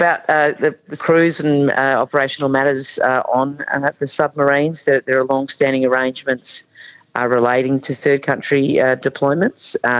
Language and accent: English; Rockingham, Western Australia, Australia; HMAS Stirling, which is in my hometown of Rockingham.